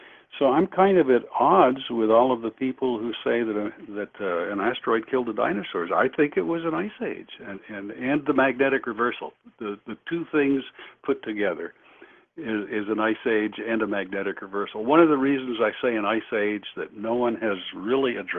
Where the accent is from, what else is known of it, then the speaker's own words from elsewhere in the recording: Vermont, United States; I was born and raised in Vermont